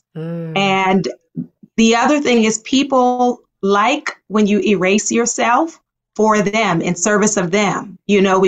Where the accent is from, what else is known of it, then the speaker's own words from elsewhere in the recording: Baltimore, Maryland, United States; You know, I grew up in Baltimore.